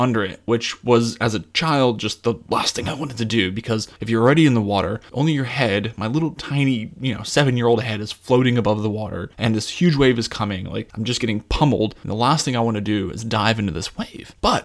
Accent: Colorado, United States; also born or lived in New Jersey; I was born in New Jersey, and I lived there for some years as a child before I moved to Colorado, and I actually grew up in Colorado.

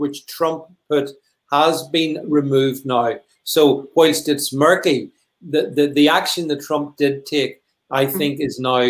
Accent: United Kingdom; as a Brit.

